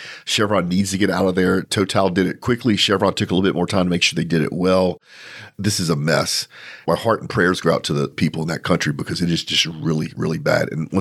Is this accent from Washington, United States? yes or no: no; Louisiana, United States; We're both from South Louisiana. We've seen stoves outside that people use.